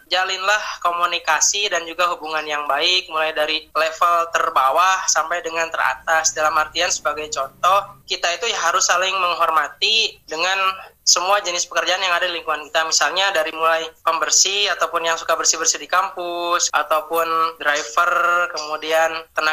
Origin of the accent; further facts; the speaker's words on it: West Java, Indonesia; saya juga kan orang Jawa Barat ya. Kemudian saya kerja kan di lingkungan orang Jawa Tengah dan juga daerah istimewa Yogyakarta.